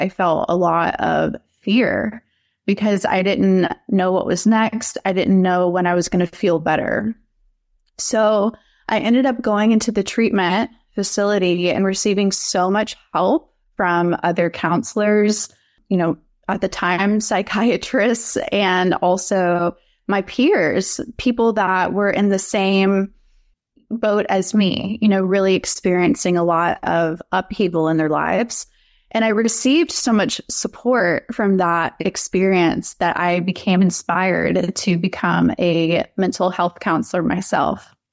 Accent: the South, United States; definitely had a lot of conditioning from growing up in the South around people pleasing and being the good girl.

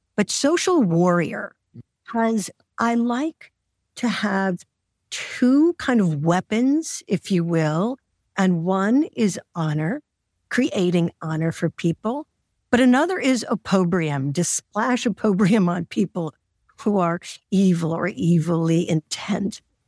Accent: Rapid City, South Dakota, United States; I grew up in Rapid City, South Dakota, which is the gateway to the Black Hills.

